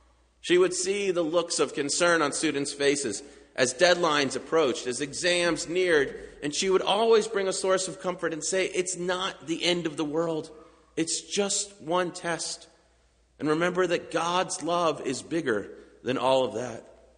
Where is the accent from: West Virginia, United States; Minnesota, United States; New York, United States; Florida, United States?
Florida, United States; Orlando; I think back to the church that I grew up in outside Orlando.